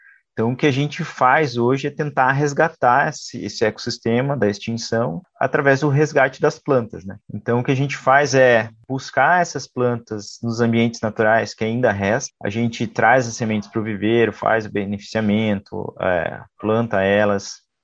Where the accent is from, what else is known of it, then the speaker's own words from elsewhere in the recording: Brazil; Uma das coisas mais legais foi trazer o prêmio para o Brasil, sendo brasileiro